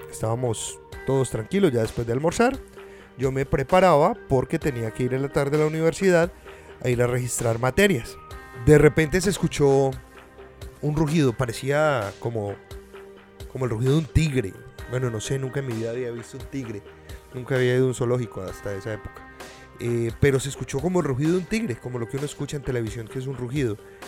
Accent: Armenia, Quindío, Colombia; yo vivía en la ciudad de Armenia en esa época. De hecho, yo me crié en Armenia.

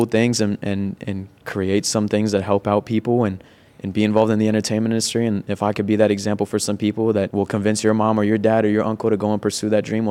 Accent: East Coast, United States; also born or lived in Virginia; as you know, I grew up on the East Coast, and, you know, when I lived in Virginia, I went back and forth to New York all the time.

